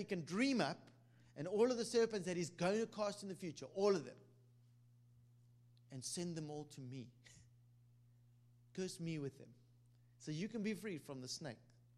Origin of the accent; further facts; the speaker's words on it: South Africa; I was in a hotel in South Africa. I was flown down to be on TBN in my hometown.